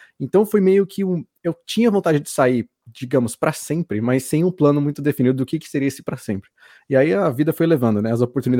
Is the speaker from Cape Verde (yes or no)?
no; Brazil; como bons brasileiros a gente também gastar em euro, né, não tem como.